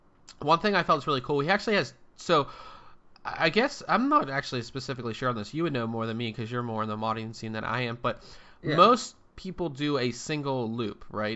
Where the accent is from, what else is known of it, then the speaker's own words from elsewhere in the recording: Pittsburgh, Pennsylvania, United States; I mean, it's black and gold and I'm from Pittsburgh, so